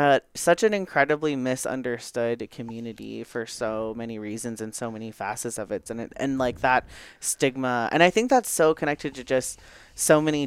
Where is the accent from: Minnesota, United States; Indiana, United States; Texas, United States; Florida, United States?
Texas, United States; My family is Indian and I grew up in Texas.